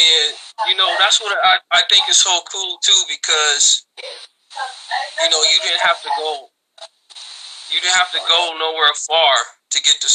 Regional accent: Gary, Indiana, United States; The main reason my faith is so big is because of growing up in Gary.

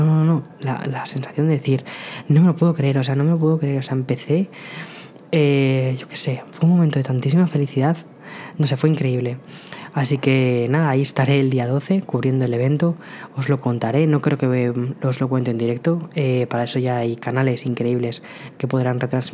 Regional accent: Madrid, Community of Madrid, Spain; also born or lived in San Antonio; now in New York, United States; Yo estuve viviendo allí durante un año entero en San Antonio, y ahora este año me he trasladado a Nueva York. Pero yo soy de Madrid, vengo de Madrid, España. Es una ciudad grande, bastante grande.

